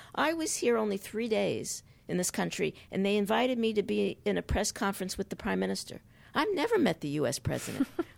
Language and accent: English; United States; Right, I'm American.